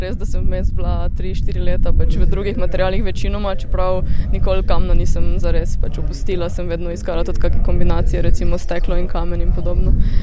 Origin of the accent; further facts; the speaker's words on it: Gornja Radgona, Mura, Slovenia; jaz sem drugače iz Gornje Radgone in sem se odločila po srednji šoli, šoli za oblikovanje v Mariboru, da se upišem na višjo strokovno šolo v Sežani